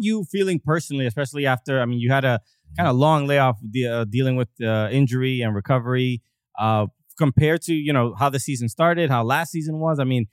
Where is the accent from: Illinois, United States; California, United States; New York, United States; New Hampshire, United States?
New York, United States; also born or lived in New Jersey; We grew up in New York and New Jersey